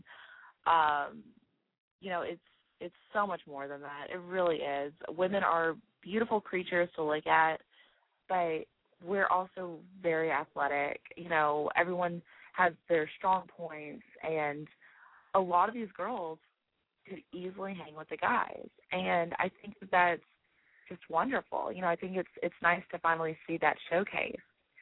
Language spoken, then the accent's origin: English; Texas, United States; It showcases that I'm from Texas and strong.